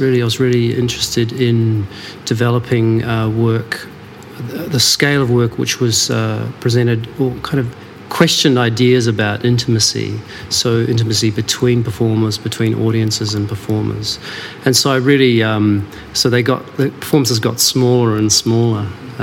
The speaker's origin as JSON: {"language": "English", "country": "New Zealand", "also_born_or_lived": "Melbourne", "said": "I'm a New Zealander, but actually trained as a dancer at a place called the Victorian College of the Arts in Melbourne."}